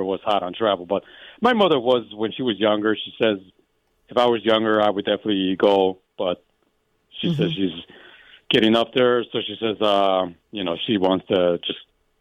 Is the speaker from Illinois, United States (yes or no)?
yes; Chicago, Illinois, United States; Yeah, since I'm from Chicago and not like...